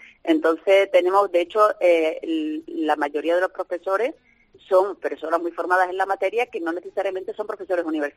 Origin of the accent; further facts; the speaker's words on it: Spain; Tú sabes cómo somos los españoles